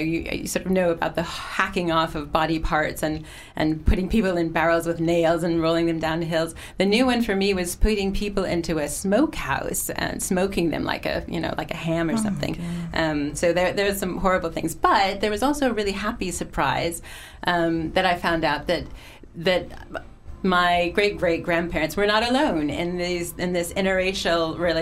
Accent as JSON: {"language": "English", "country": "United States", "moved": "as an adult", "said": "I am American, as I'm sure everybody can hear, originally from America, but I've been here for 20 years."}